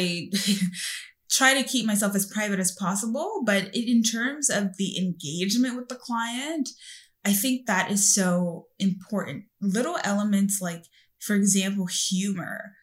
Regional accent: Brooklyn, New York, United States; I grew up in Brooklyn. In Brooklyn. And there is a way that people navigate blackness in Brooklyn through slang, through music, through style, through expression.

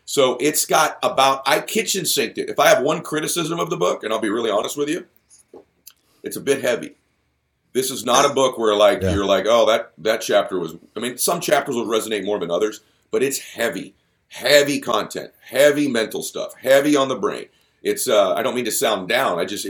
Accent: Boston, Massachusetts, United States; I'm a Patriots fan. I'm from Boston. I'm a real one.

